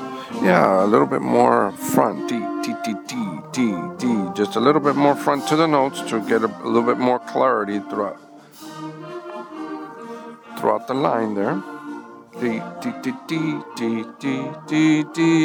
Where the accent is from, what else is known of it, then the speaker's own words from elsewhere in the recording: Rio Grande City, Texas, United States; I'm from Rio Grande City.